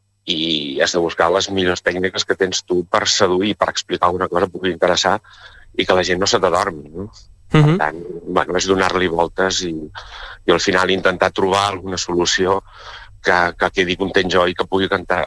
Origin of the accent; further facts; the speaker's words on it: Palafrugell, Catalonia, Spain; Sí, jo sóc de Palafrugell i tinc residència a Palafrugell, però el meu estudi està a Barcelona.